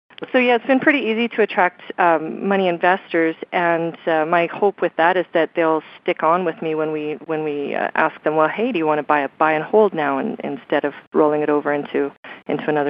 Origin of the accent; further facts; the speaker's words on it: Edmonton, Alberta, Canada; also born or lived in New Zealand; I'm from the Edmonton area, but I lived in New Zealand for a couple of years